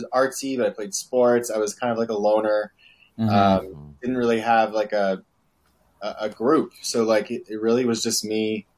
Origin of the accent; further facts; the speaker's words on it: New Jersey, United States; And I'm like, oh, I'm from New Jersey.